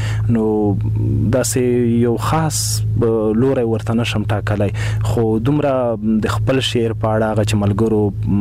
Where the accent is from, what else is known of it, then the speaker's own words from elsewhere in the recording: Khost, Afghanistan; نو زه د خوست یم، … دلته لوی شوی یم، دلته مې زده کړې کړي دي. سږ کال د شیخ زاید پوهنتون د ادبیاتو له پوهنځي فارغ شوم.